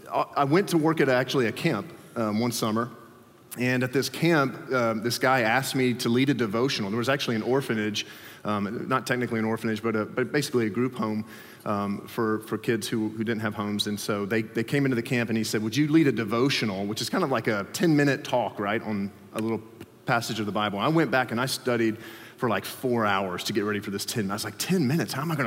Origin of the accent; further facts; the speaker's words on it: Alabama, United States; born there; and I was born down south as well in Alabama, and so we had never really moved. We had never gone north.